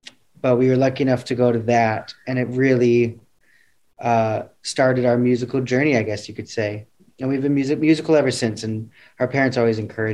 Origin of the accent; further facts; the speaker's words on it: Peoria, Illinois, United States; We grew up in Peoria, Illinois. So we're very familiar with the humidity and the heat that you're dealing with right now.